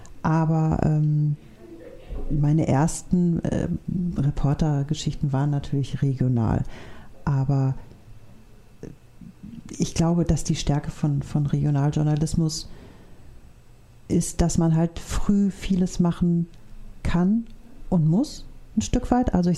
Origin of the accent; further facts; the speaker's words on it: North Rhine-Westphalia, Germany; Also ich komme aus der Nähe von Köln. Das heißt, logischerweise wäre ich eigentlich da gelandet.